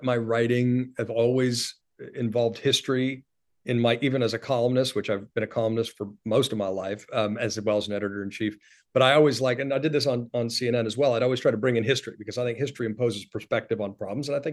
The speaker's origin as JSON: {"language": "English", "town": "New York City", "region": "New York", "country": "United States", "tie": "born there", "said": "I was born in New York City."}